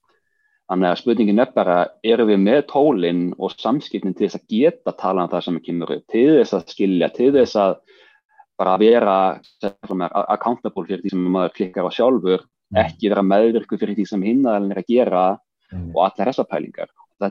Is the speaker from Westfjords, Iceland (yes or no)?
no; Hafnarfjörður, Capital Region, Iceland; ég alveg upp í Hafnarfjörði og ég bara flúði í Hafnarfjörðinu rauninni. Fór bara í skóla í Reykjavík.